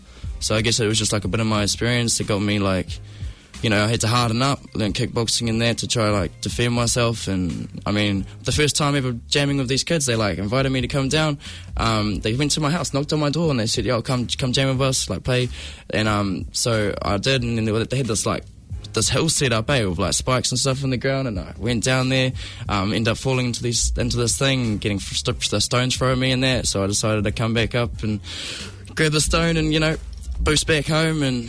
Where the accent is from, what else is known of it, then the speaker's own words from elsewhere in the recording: Taranaki, New Zealand; also born or lived in Whanganui; I was born in Whanganui, lived most of my life in Taranaki.